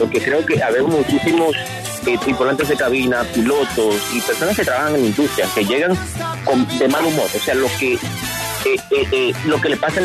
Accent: Dominican Republic; Eso es lo que decimos en mi país, en la República Dominicana.

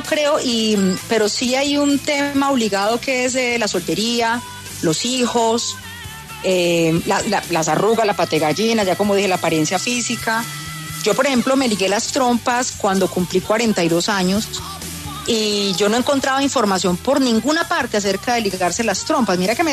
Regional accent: Antioquia, Colombia; siendo muy paisa, muy colombiana, y que a nosotras las colombianas nos enseñan primero a desfilar que a caminar.

